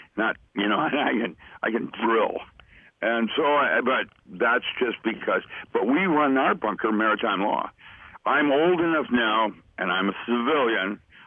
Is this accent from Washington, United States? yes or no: yes; Seattle, Washington, United States; I grew up in Seattle.